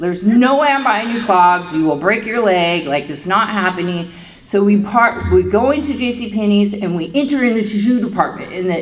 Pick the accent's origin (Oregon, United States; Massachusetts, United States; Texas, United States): Oregon, United States; So I'm from Oregon. I grew up in Oregon.